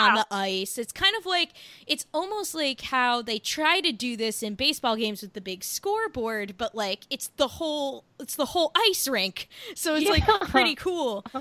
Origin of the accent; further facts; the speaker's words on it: New Jersey, United States; even though I'm from New Jersey, both sides of my family are native New Yorkers.